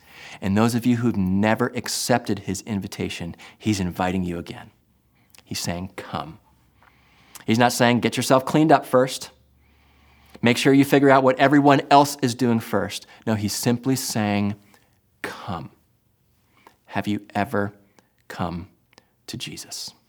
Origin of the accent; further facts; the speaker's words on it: New Jersey, United States; Now, listen, I'm from New Jersey.